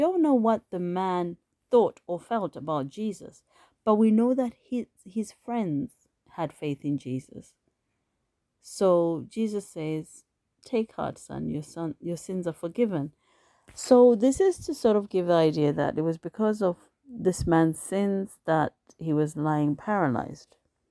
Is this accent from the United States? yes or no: no; Zimbabwe; I was brought up in Zimbabwe, and when I've gone back there, it's been like stepping back in time.